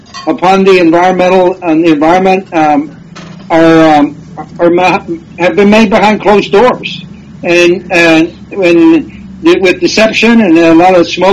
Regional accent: Corpus Christi, Texas, United States; I was born here in Corpus Christi and I lived on the coastal bend for most of my life.

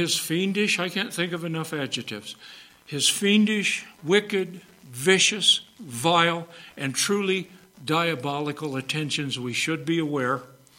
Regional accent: Illinois, United States; And of course, I'm from Illinois.

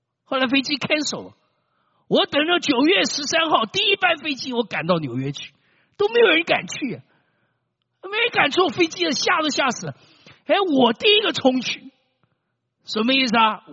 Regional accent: China; 很多人的外西人看到我们中国人像看到病毒一样

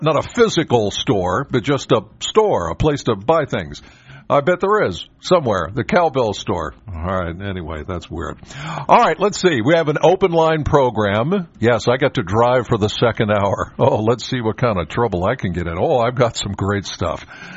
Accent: Penns Valley, Pennsylvania, United States; I'm from Penns Valley.

